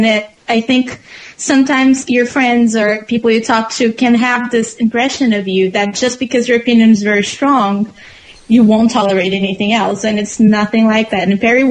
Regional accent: Brazil; English is a second language; now in New York, United States; Yeah, I'm from South America, born and raised in Brazil.

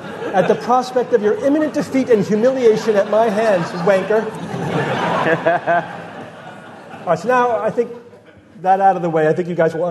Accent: United States; I'm an American, so I'm like trying not to take any strong political positions on that.

